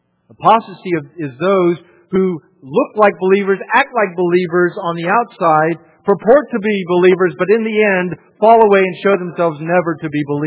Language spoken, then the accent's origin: English; United States; Because I'm not British. I do think about our president, though, because I'm an American.